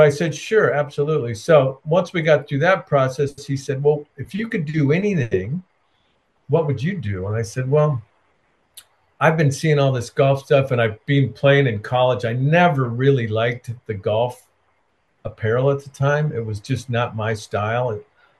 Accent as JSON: {"language": "English", "town": "Escondido", "region": "California", "country": "United States", "tie": "born or raised there", "said": "Mark and I grew up together in Escondido, a little town out here, Southern California"}